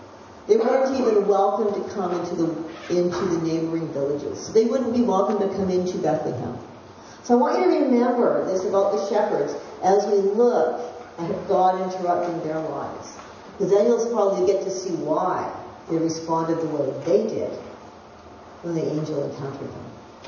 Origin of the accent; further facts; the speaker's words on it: Langley, British Columbia, Canada; now in Nanaimo, Canada; I grew up in Langley and everything was just calm and fine. I moved once from one side of town to another.